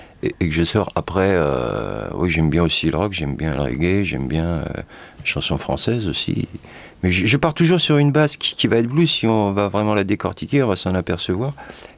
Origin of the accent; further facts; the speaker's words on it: France; je ne suis pas un noir américain. Je suis assez blanc de peau, je ne suis, premièrement, deuxièmement, je ne suis pas américain du tout. Je suis un Français d'origine maghrébine